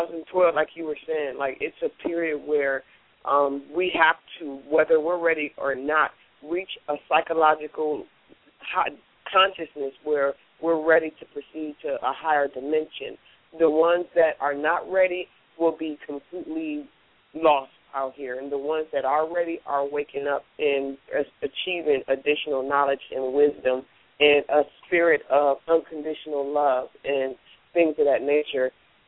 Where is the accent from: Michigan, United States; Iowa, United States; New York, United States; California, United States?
Michigan, United States; Detroit; I'm from Detroit, Michigan. A lot of people here are spiritually lost